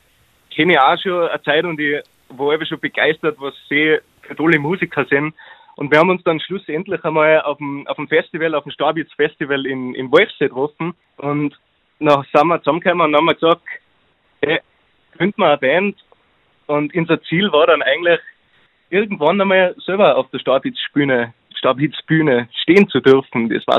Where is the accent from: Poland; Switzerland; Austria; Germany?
Austria; Erl, Tyrol; ich bin aus Erl im Unterland.